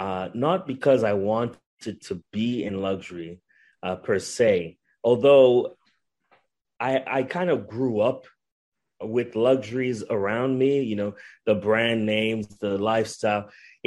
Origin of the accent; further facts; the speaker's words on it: Zimbabwe; moved away as an adult; also born or lived in South Africa / Toronto, Canada; now in Canada; I was born in Zimbabwe, and I was raised there as well. I lived in South Africa for a couple of years in between there, and then I moved to Canada with my family about 13 years ago. So I'm very much Canadian